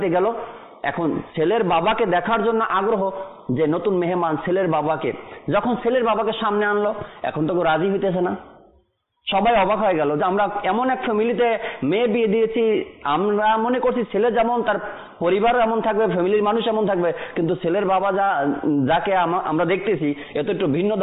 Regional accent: Narayanganj, Dhaka Division, Bangladesh; আমি যেখানে বড় হয়েছি যে শহরে নারায়ণগঞ্জ

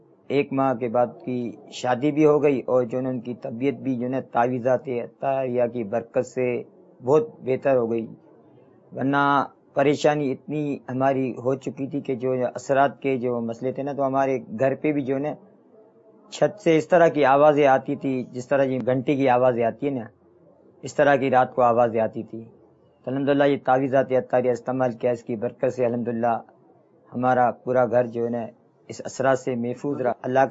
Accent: Karachi, Sindh, Pakistan; میرا تعلق باب المدینہ کراچی سے ہے.

